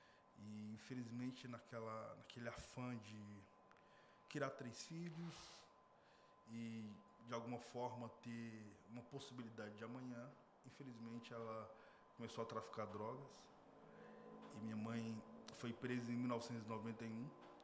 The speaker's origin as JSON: {"language": "Portuguese", "town": "Brasília", "region": "Federal District", "country": "Brazil", "tie": "born or raised there", "said": "Eu nasci na fé, numa Assembleia de Deus, em um bairro, uma igreja bairrista, um bairro periférico em Brasília"}